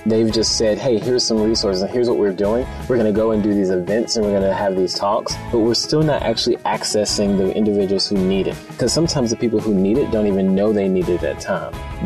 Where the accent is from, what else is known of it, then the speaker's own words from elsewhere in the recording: South Carolina, United States; also born or lived in Texas; now in Seattle, United States; Yeah, so I am from South Carolina, where, you know, studied undergrad in design and just found my way going through the country to Texas